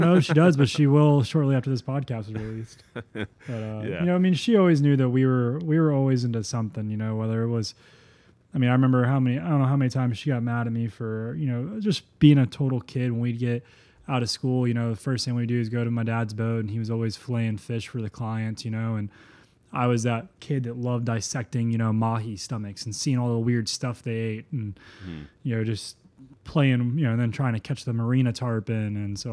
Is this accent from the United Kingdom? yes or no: no; Florida, United States; Yeah, man. It was super incredible. We live on a 2x4 mile island.